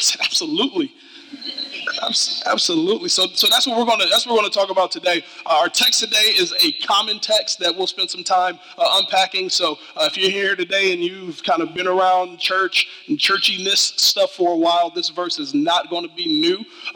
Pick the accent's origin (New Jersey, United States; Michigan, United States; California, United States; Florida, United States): Michigan, United States; Detroit; also born or lived in New England; I am a Detroit native, born and bred in Detroit, Michigan, but I lived on the East Coast for 12 years out in the bitter cold of New England.